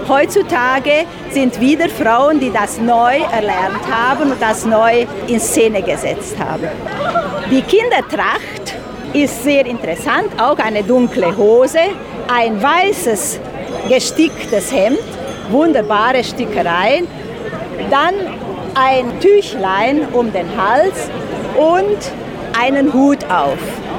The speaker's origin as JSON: {"language": "German", "town": "Agnita", "region": "Sibiu County", "country": "Romania", "lives_now": "Germany", "said": "Wir kommen aus Agneten, dem Ort Agneten, gegründet 1280."}